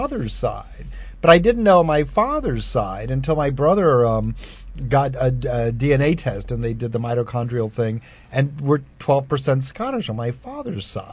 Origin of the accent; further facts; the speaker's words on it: United States; I'm a mud. I'm an American mud.